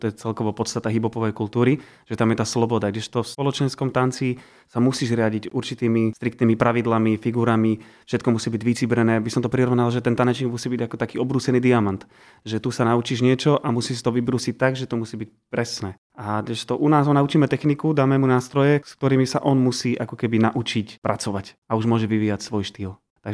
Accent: Trnava Region, Slovakia; accent: Trnava dialect; poviem príklad, oplašený, ak sa hovorí u nás v Trnavčine

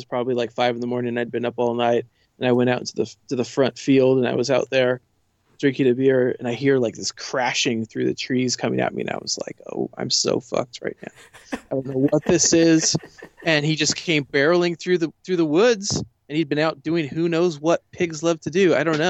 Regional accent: San Diego, California, United States; I grew up in San Diego and that's like what we grew up eating.

